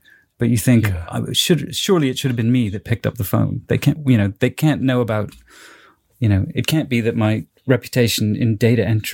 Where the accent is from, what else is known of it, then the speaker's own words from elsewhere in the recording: United States; I grew up in America. Yeah.